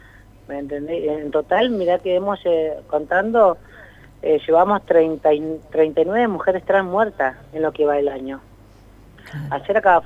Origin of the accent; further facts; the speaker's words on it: Neuquén, Argentina; Yo soy nacida y criada en Nonquén, soy una nonquina, tengo 36 años